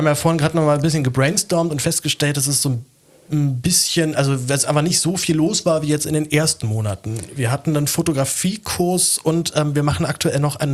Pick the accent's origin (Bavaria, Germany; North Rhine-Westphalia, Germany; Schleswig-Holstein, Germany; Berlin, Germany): Berlin, Germany; Für mich ist es auf jeden Fall sehr praktisch, wenn alle in meine Heimat ziehen, da muss ich nicht mal so viel rumfahren. Warum genau geht's nach Berlin?